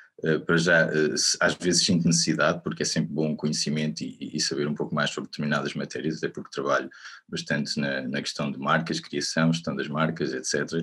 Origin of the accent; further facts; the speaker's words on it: Figueira da Foz, Centre, Portugal; nasci na Figueira da Foz, cresci na Figueira da Foz. E sou um filho da terra, digamos, que andou também um tempo por fora e decidiu voltar.